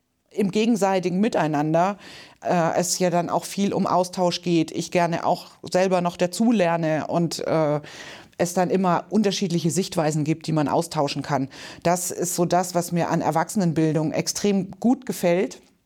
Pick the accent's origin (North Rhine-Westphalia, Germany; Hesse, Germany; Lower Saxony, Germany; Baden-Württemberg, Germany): Baden-Württemberg, Germany; Ich komme ganz ursprünglich aus Baden-Württemberg, das ist aber auch eigentlich schon gar nicht mehr wahr. Und bin gemeldet in Suhrendorf an der Eckernförder Bucht und sage bewusst gemeldet, weil in Wirklichkeit lebe ich in meinem